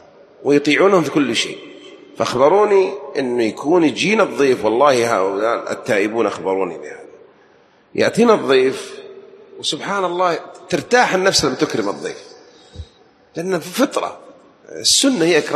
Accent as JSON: {"language": "Arabic", "town": "Taif", "region": "Makkah Province", "country": "Saudi Arabia", "said": "عندنا في الطائف أو عندنا العرب عيب نهمل الضيف،"}